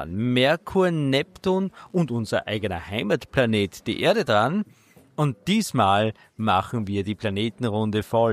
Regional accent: Styria, Austria; also der Erzberg bei uns in der Steiermark schaut auch ganz so rötlich aus

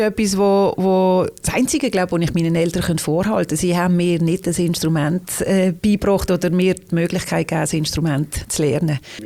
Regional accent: Liestal, Basel-Landschaft, Switzerland; Aufgewachsen bin ich im Baselbiet in Liestal und das war eine tolle Zeit gewesen. Das hat mich auch sehr geprägt, weil Liestal ist eigentlich so, als Kind hat das eine super Grösse gehabt.

